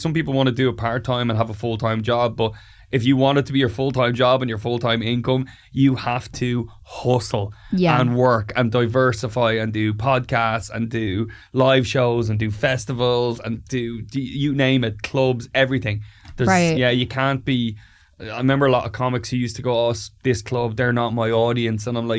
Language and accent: English; Glendalough, Leinster, Ireland; Glendalough, which is like an hour away from Dublin.